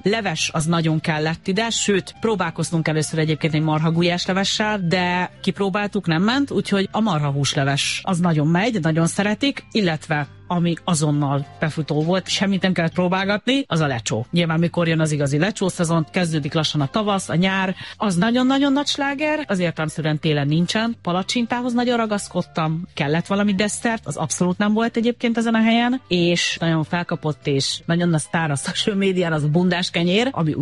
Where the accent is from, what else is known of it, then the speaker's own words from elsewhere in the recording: Hungary; de magyarok vagyunk